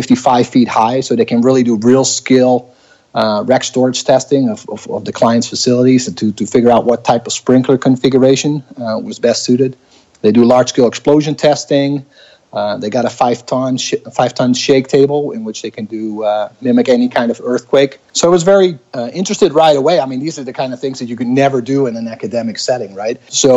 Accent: Netherlands; English is a second language; moved away as an adult; I was born and I grew up in the Netherlands. I lived there until about 2004.

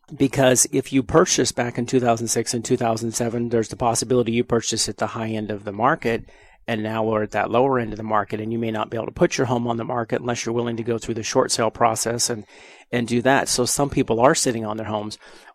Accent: Montana, United States; also born or lived in Houston; Well, a lot of people don't know that I'm actually from Montana.

